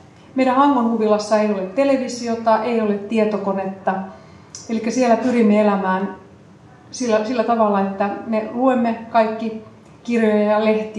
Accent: Helsinki, Uusimaa, Finland; also born or lived in Vaasa / Kuopio / Oulu / Tampere; Olen asunut pienestä pitäen, synnyin Helsingissä ja asun 8-vuotiaaksi Töölössä. Sitten muutettiin isän työn myötä Vaasaan, Vaasasta Kuopioon, Kuopiosta Ouluun ja Oulusta Tampereelle.

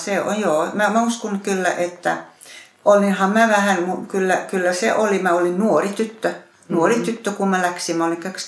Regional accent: Ostrobothnia, Finland; uskon Jumalaan ja mä oon varttunut uskollisessa perheessä Pohjanmaalla

